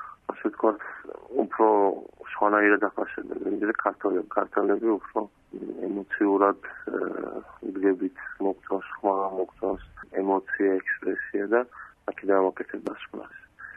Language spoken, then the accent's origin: Georgian; Zugdidi, Samegrelo-Zemo Svaneti, Georgia; პირველად მეცნიერ ზუგდიდელი ვარ